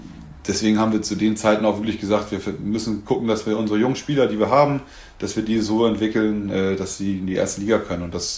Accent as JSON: {"language": "German", "town": "Henstedt-Ulzburg", "region": "Schleswig-Holstein", "country": "Germany", "tie": "born or raised there", "also_born_or_lived": "Hamburg", "lives_now": "Bad Schwartau, Germany", "said": "ich bin halt irgendwie ein Kind des Nordens, in Hennstedt-Ulzburg aufgewachsen, in Hamburg gelebt, dann hier nach Schwartau gekommen"}